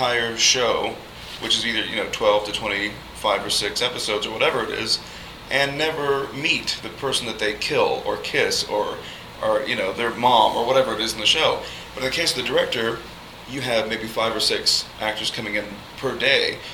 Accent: Texas, United States; I'm not a member of the unions, of course, because I am from Texas

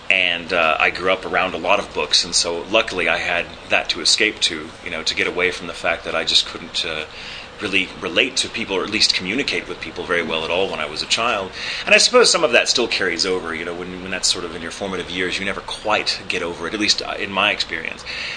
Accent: Texas, United States; accent: neutral; And though I am from Texas, I have a rather neutral accent.

